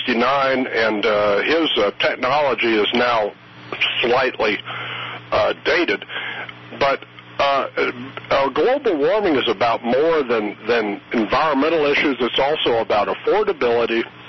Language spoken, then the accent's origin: English; Cincinnati, Ohio, United States; also born or lived in Chattanooga, Tennessee; I was born in Chattanooga, Tennessee, and raised in Cincinnati. I left there in 1968.